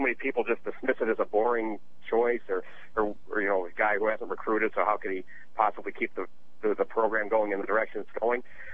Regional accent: Scranton, Pennsylvania, United States; I'm from Scranton, and I work in Scranton

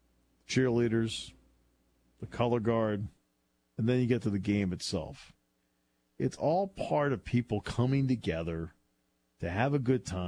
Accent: Connecticut, United States; You know, I never had that growing up in Connecticut.

